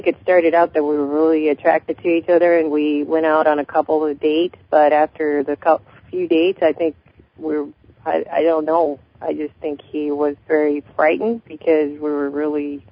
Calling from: Seattle, Washington, United States

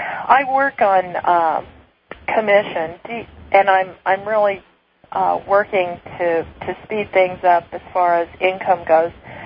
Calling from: Phoenix, Arizona, United States; Calling from Phoenix

